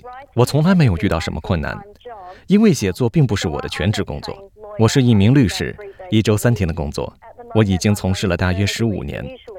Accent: Australia; 但我并不是出生在其他的国家，我是土生土长的澳洲人，和读者一样。

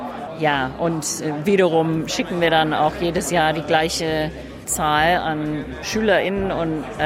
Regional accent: Australia; German is a second language; Ich komme aus Australien. Also ich bin 100% australisch auf beiden Seiten. Ja, und habe hier an der Uni Deutsch gelernt und habe einen Austausch gemacht

